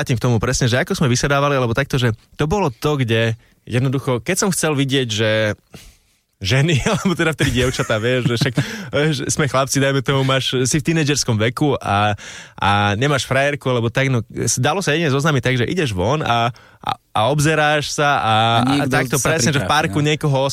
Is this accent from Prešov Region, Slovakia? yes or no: yes; Lipany, Prešov Region, Slovakia; Vieš čo, my sme mesto siedmých Lip